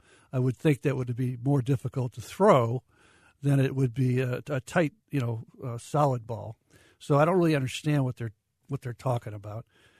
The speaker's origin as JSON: {"language": "English", "town": "Detroit", "region": "Michigan", "country": "United States", "tie": "born there", "also_born_or_lived": "Chicago, United States / New York, United States / St. Louis, United States", "said": "So I was born in Detroit, lived there 8 years, Chicago 2.5 years, New York 4 years, you know, then St. Louis, Missouri"}